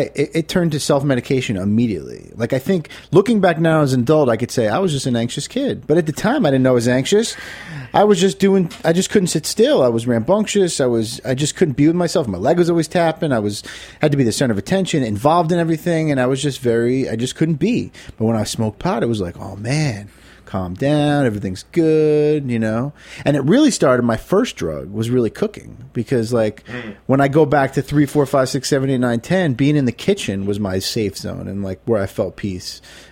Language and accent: English; Florida, United States; I'm originally from South Florida, and I would go up to New Paltz and Poughkeepsie area